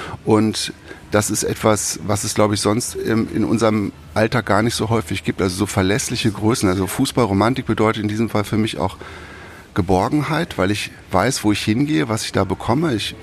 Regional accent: Lower Saxony, Germany; ich stamme aus Niedersachsen

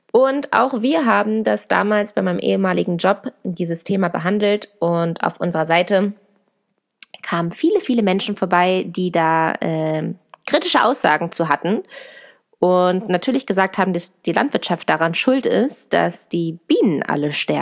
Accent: Hannover, Lower Saxony, Germany; ich komme übrigens aus Hannover

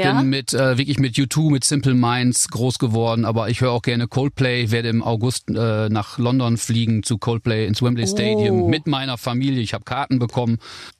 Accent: North Rhine-Westphalia, Germany; Also ich bin ja aus dem Münsterland und gibt es viele Leute, die das R noch rollen. Und meine Eltern sprechen Plattdeutsch

